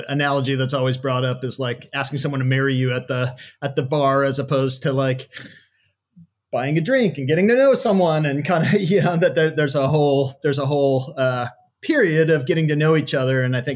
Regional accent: California, United States; a lot of people that I grew up with in Southern California, I never heard any of them talk about hockey

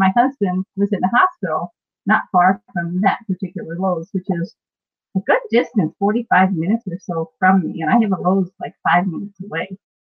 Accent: Pennsylvania, United States; moved away as an adult; now in Washington, D.C., United States; Originally, I am from Pennsylvania. I left there at 18 and went into the military, and then I ended up in Washington, D.C. And I stayed in D.C.

